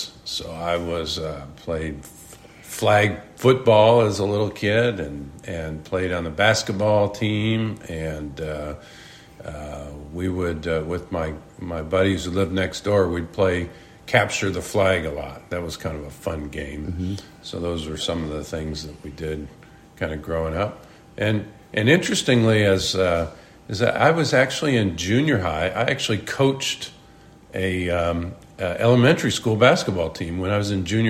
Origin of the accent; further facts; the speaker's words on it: Waterford, Michigan, United States; I grew up in Waterford, Michigan, spent all my formative years there in Michigan, went to high school in Michigan, college at Western Michigan University, and then on to law school.